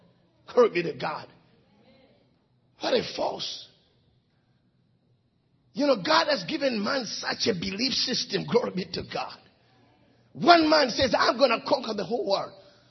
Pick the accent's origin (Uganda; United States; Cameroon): Uganda; I'm from the tribe of Baganda. I'm from Uganda. I'm from Africa.